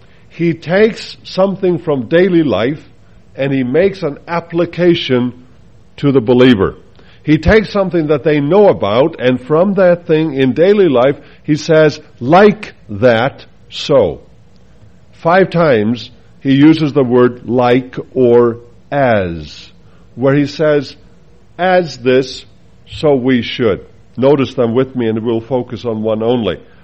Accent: Faroe Islands; English is a second language; In my mother tongue, back in the Faroe Islands where I grew up, we speak Far

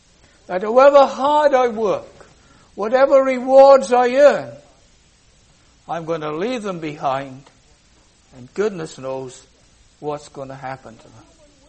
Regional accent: Cardiff, Wales, United Kingdom; And I can go back to Cardiff in my hometown

